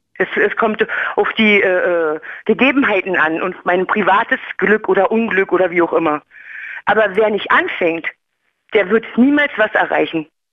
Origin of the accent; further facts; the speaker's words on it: East Germany, Germany; ich komme aus dem Osten und bin stolz darauf, damals schon lustig.